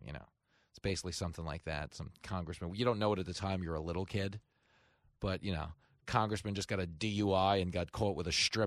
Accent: Levittown, New York, United States; But when I was a little kid, I grew up in Levittown

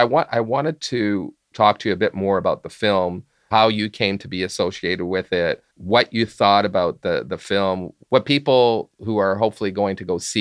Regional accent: Montreal, Quebec, Canada; growing up in Montreal. And I joke about this, but, you know, when I grew up in the early 70s

